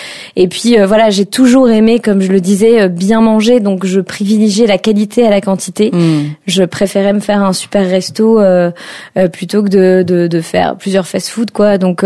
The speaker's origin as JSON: {"language": "French", "town": "Marcq-en-Barœul", "region": "Hauts-de-France", "country": "France", "said": "je viens de Marcq-en-Barœul, une petite commune à côté de Lille."}